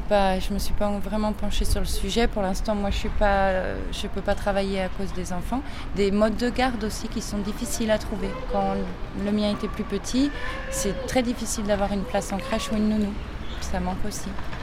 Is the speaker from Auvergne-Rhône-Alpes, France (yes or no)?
yes; Die, Auvergne-Rhône-Alpes, France; Je suis originaire de Die. Ça fait 3 ans que je suis ici.